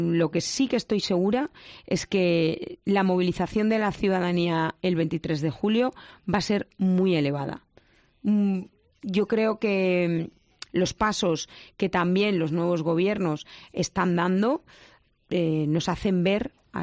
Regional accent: Valencian Community, Spain; desgraciadamente lo digo como valenciana

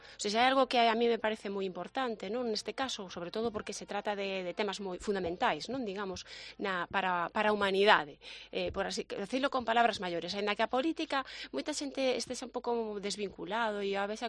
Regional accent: Galicia, Spain; Xa non só como galego

